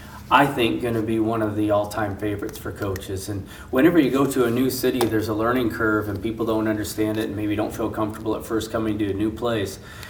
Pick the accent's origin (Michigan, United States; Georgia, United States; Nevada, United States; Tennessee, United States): Michigan, United States; I'm a Midwesterner from Michigan, and so it's close to home and what I like.